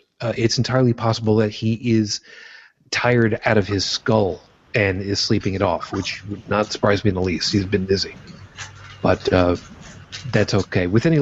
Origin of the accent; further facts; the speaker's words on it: United States; I am admittedly American